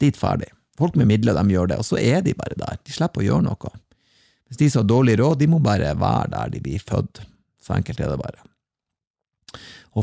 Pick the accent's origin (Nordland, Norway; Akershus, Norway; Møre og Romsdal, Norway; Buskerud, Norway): Nordland, Norway; Bodø; Så jeg hadde en helg her hjemme i Bodøbyen. Og nå til helga, så skal jeg altså være hjemme i byen min og henge med folk.